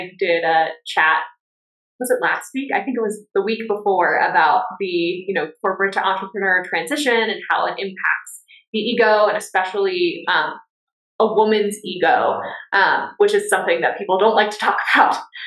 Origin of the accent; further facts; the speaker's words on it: Northeast, United States; I'm from the Northeast, so I know exactly where you are.